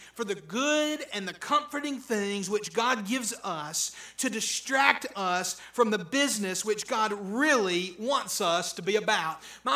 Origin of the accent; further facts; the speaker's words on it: Alabama, United States; Y'all, I was raised on Sand Mountain.